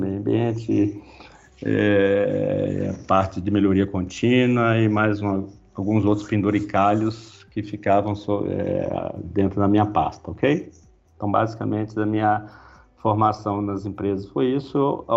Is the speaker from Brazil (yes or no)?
yes; Guanhães, Minas Gerais, Brazil; born there; eu tenho hoje 61 anos de idade, eu nasci em Minas Gerais, na cidade de Guanhães, na verdade, um distrito de Guanhães.